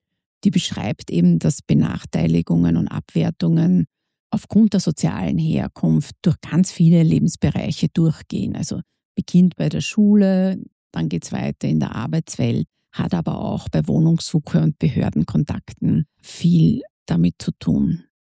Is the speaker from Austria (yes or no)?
yes; Austria; weil das bei uns in Österreich so negativ konnotiert ist